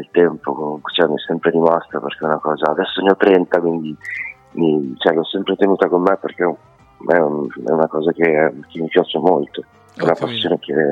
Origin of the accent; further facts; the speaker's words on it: Sicily, Italy; now in Barbianello, Italy; Io sono siciliano, ma abito a Pavia, cioè in provincia di Pavia, Barbianello.